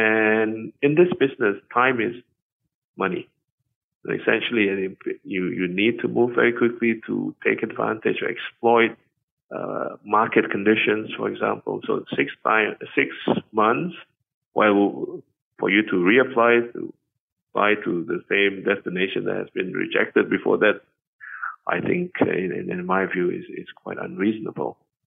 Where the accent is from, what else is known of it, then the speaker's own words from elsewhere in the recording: Malaysia; as a Malaysian